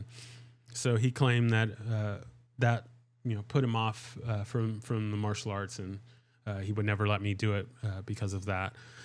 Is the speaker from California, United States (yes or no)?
yes; San Diego, California, United States; Well, so I left, I'm from San Diego, and I left the Kenpo school in 96 when I joined the Army.